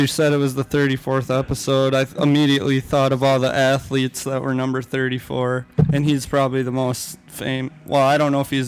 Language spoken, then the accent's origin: English; Wisconsin, United States; I'm from Wisconsin originally, so when he was on the Bucks, he was number 34.